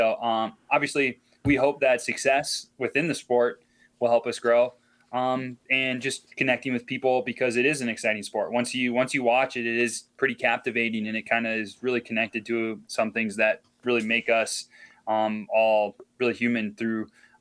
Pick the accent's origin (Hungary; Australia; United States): United States; Appleton, Wisconsin; Just because growing up in the Appleton area, I didn't get into cross-country skiing until I was about 16, 17 years old